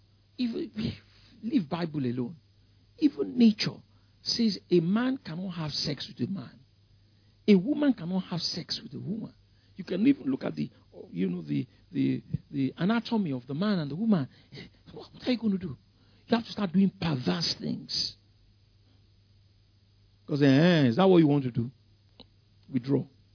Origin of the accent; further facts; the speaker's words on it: Ikoyi, Lagos, Nigeria; I wanted to go to London, like all my friends, everybody in Ikoyi. I grew up in Ikoyi, Victoria Island.